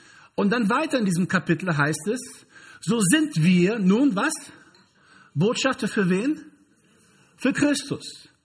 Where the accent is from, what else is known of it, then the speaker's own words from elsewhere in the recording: Brazil; German is a second language; Ich hoffe, ich kriege das hin als Brasilianer.